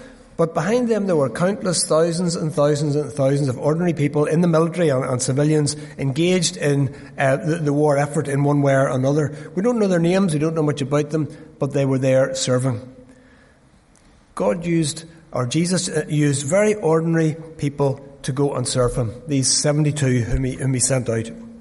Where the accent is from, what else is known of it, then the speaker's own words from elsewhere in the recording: Dundonald, Northern Ireland, United Kingdom; I remember many years ago when I was growing up in Dundonald